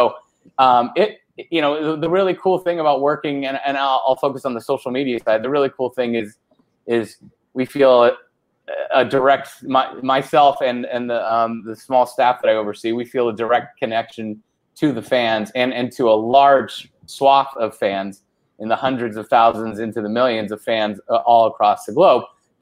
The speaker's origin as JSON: {"language": "English", "region": "California", "country": "United States", "tie": "born or raised there", "said": "And I grew up in Orange County."}